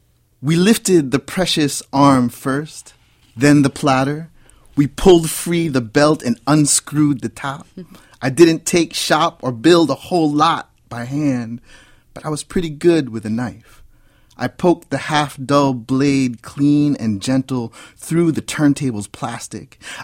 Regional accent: Edison, New Jersey, United States; the irony of growing up in Edison, New Jersey

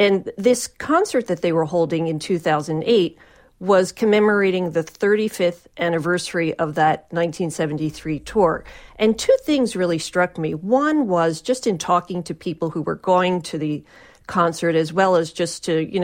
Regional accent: Philadelphia, Pennsylvania, United States; Yeah, Mary, you know, I'm from Philadelphia, and I think many Philadelphians don't realize just how popular

